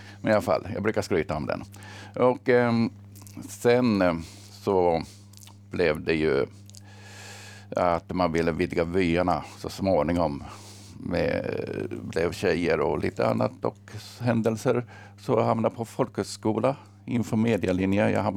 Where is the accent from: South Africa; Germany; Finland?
Finland; För alltså, jag kommer ju från Finland och vi har en liten brutalare historia i arbetarklassen där